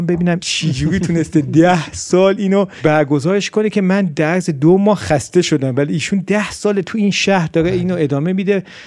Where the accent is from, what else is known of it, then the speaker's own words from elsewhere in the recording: Iran; ما ایرانی هستیم، با هر اعتقادی ما ایرانی هستیم